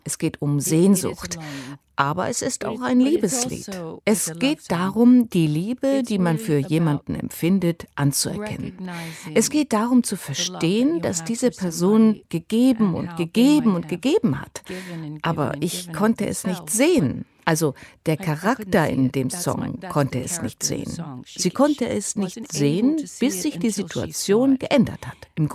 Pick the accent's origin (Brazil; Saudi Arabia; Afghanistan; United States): United States; German is a second language; Als sich die Ereignisse in meinem Heimatland, den USA, überschlugen.